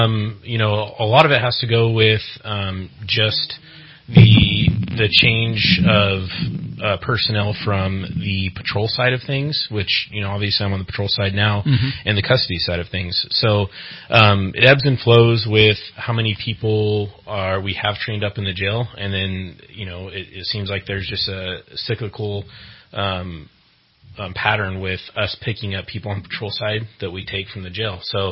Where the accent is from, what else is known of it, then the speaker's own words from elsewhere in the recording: Shasta Lake, California, United States; Yeah, I'm a local boy, born and raised. I grew up in Shasta Lake City, CV, back then for many, many years.